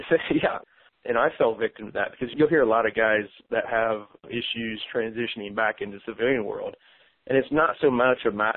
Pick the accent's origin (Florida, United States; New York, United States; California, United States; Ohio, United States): Ohio, United States; Portsmouth; my two big loves in life are the military and my hometown. And earlier we kind of talked about the unique demographics that Portsmouth has to offer.